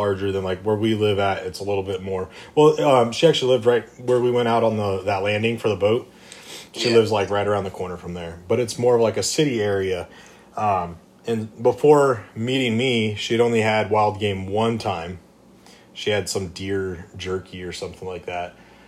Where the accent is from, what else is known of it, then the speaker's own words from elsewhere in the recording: California, United States; Because I grew up here in California. So, like, what you're talking about, how, like, it's, like, almost frowned upon. That's the whole mentality that I grew up around.